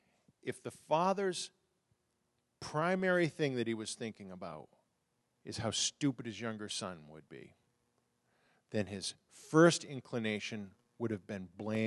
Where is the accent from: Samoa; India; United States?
United States; Maine; I'm originally from Maine, and Maine people aren't exactly cuddly.